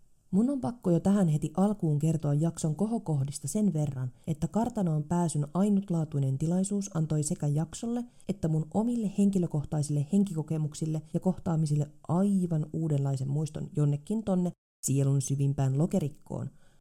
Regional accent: Alastaro, Southwest Finland, Finland; mun kotikonnuillani Alastarolla Varsinais-Suomessa

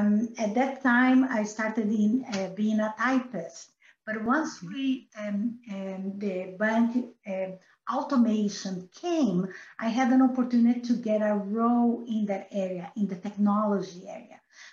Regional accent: Brazil; English is a second language; And as you can see by my accent, I am Brazilian, right? So I'm a Latin girl

